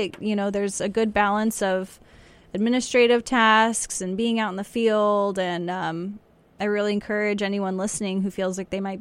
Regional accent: Santa Rosa, California, United States; Oh, Santa Rosa.

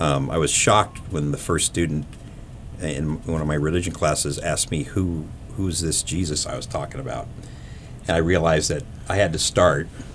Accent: United States; born there; I was born in America.

